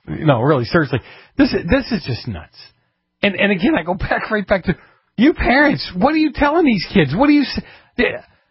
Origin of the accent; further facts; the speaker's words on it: Massachusetts, United States; now in California, United States; my home state of Massachusetts, where all the loons, you know, we might export the fruits and nuts here from California